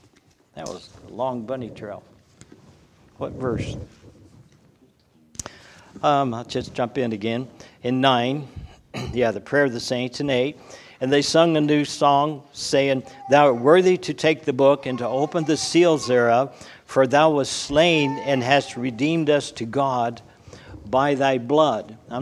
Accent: the South, United States; Now I was raised in the South, and down in the area where I was, we got what we call Cajuns.

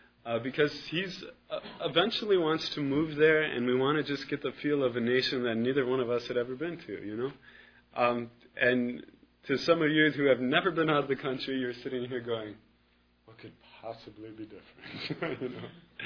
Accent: United States; And I'm not saying that because I'm proud or because I'm American, but because this land truly, truly has been blessed by God.

